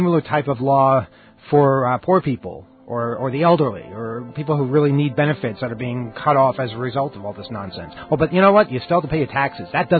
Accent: United States; It's my right as an American.

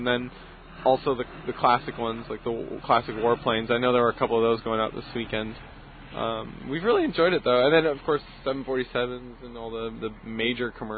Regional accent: Washington, United States; I grew up around SeaTac, which is a commercial airport

